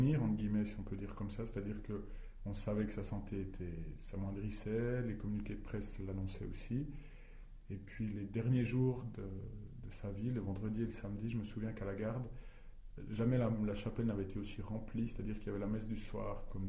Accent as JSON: {"language": "French", "region": "Neuchâtel", "country": "Switzerland", "said": "donc je suis neuchâtelois d'origine"}